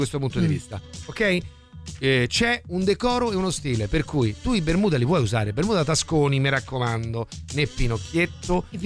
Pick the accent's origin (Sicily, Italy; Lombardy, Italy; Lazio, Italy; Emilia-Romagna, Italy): Lazio, Italy; Rome; Ragazzi, io sono da Roma